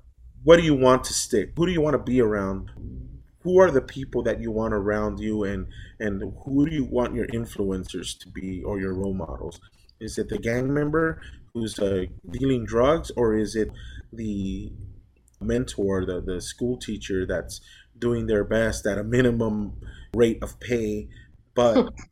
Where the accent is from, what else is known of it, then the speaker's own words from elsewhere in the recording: Los Angeles, California, United States; I grew up in Los Angeles. I grew up in the projects, and I saw a lot of death.